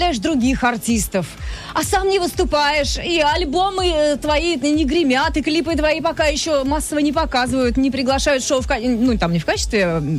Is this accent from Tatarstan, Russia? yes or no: yes; Kazan, Tatarstan, Russia; Я же из Казани родом когда-то, да.